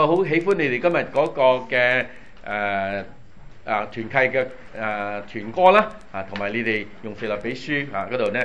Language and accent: Cantonese; China; 咁我哋中國人咧做一言九鼎嚇